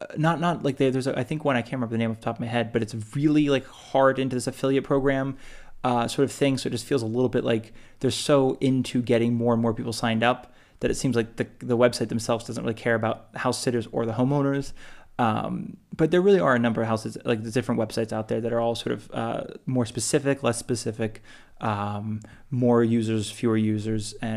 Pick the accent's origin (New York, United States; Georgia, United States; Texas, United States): Georgia, United States; Savannah; we're from Savannah, like I think I mentioned much earlier in this mini series.